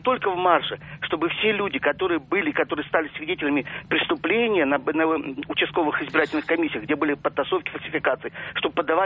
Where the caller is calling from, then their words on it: Moscow, Russia; Да, я и звоню из Москвы.